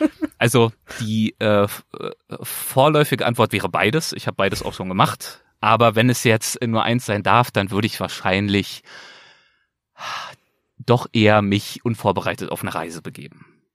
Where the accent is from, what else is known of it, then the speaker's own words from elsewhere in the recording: Berlin, Germany; ich bin behütet aufgewachsen in Berlin, Hohenschönhausen im Plattenbau.